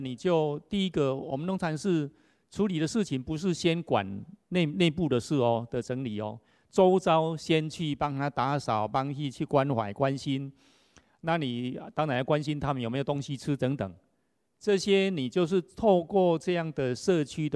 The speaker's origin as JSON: {"language": "Chinese", "country": "China", "said": "一方面我们中国人是好简啊，喜欢简单的"}